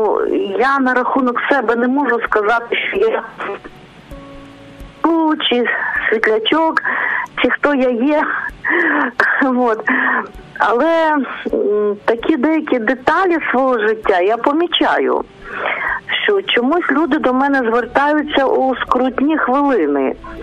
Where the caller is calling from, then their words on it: Lviv Oblast, Ukraine; Я з Львівської області